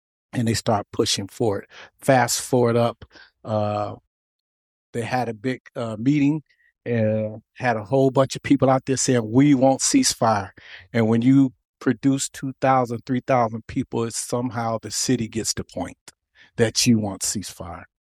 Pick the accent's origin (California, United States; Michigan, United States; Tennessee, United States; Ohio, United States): California, United States; Oakland; We grew up as kids in West Oakland.